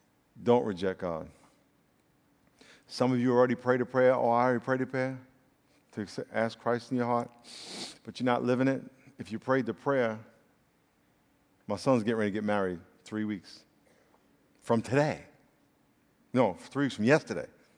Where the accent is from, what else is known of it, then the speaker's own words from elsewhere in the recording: Brooklyn, New York, United States; I'm from Brooklyn.